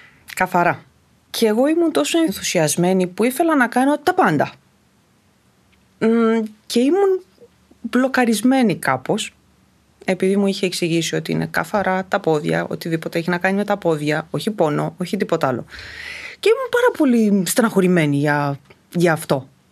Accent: Romania; moved away as an adult; Είμαι από Έλληνες γονείς, γεννημένη όμως στη Ρουμανία. Και μεγάλωσα εκεί μέχρι τα 18-19.

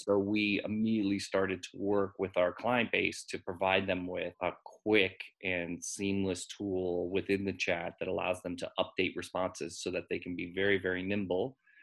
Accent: New York, United States; I would say, you know, as a New Yorker, if I'm back to work in the fall and I'm taking the subway every day

